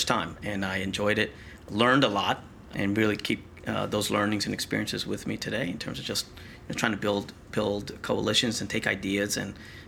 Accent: Irvington, New Jersey, United States; A childhood in a community just outside of Newark, New Jersey.

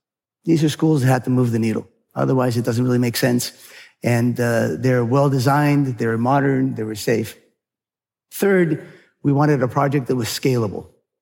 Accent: California, United States; And then I grew up partly in California.

